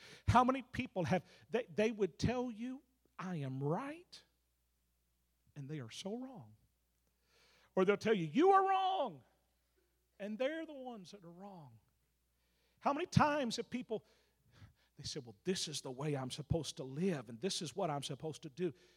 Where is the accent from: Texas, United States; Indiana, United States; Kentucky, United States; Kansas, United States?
Texas, United States; I'm from Texas, so... I don't know who you're rooting for, and I really don't care.